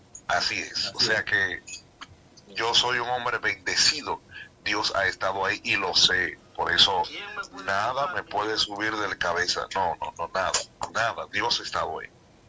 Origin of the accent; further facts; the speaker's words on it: La Romana, Dominican Republic; Yo soy de la Romana, gracias a mi pueblo, así es.